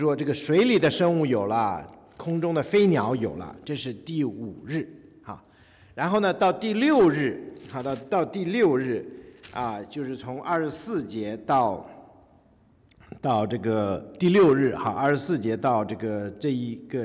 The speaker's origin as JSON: {"language": "Chinese", "country": "China", "said": "对我们从大陆来的弟兄姐妹来讲其实是一个蛮难的一个思想转变的这样一个过程"}